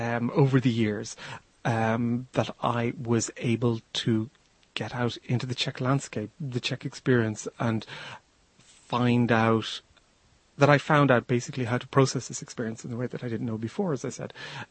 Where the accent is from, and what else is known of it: Dublin, Leinster, Ireland; born or raised there